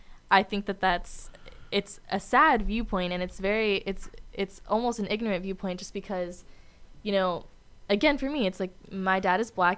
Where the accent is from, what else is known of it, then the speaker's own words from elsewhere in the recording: San Francisco, California, United States; born there; I was born in California.